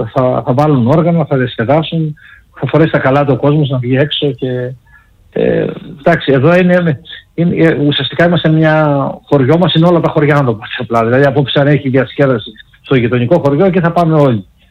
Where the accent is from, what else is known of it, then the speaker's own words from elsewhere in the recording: Parkani, Greece; έχουμε γιορτή τσιγαρίδα στο Παρκάνι, το χωριό μου